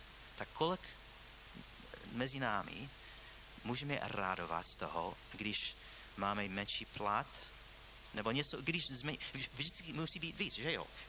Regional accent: United States; accent: American; Czech is a second language; now in Czech Republic; Toto, já jsem Američan, já mluvím americký, mám ten přízvuk, jo.

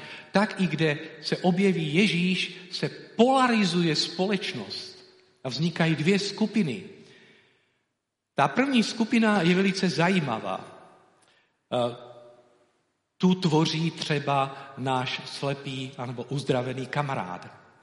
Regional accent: Nitra, Nitra Region, Slovakia; Já pocházím původem z Nitry.

